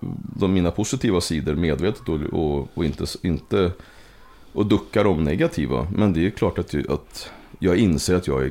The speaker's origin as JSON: {"language": "Swedish", "town": "Uppsala", "region": "Uppsala County", "country": "Sweden", "tie": "born or raised there", "said": "Nej, jag är född och uppväxt i Gottsunda."}